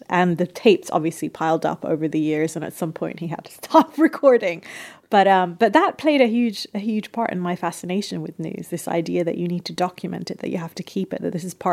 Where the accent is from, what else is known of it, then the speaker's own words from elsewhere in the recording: United Kingdom; born there; That was the reason I was born in the United Kingdom, but I always knew that I didn't necessarily belong there.